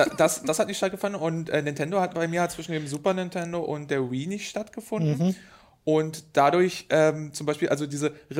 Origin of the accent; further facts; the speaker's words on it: East Germany, Germany; ich komme aus dem Osten